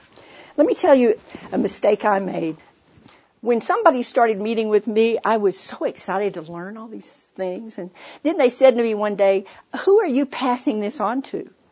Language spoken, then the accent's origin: English; Fort Worth, Texas, United States; A couple, I'm from Fort Worth.